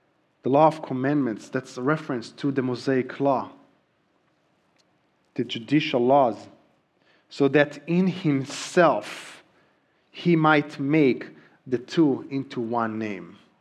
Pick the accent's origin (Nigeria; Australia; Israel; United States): Israel; first language Hebrew; English is a second language; My accent got better, not perfect. This is me really trying, by the way. But even so long after, there are still sounds that I just really struggle saying, like the TH sound. We don't have it in Hebrew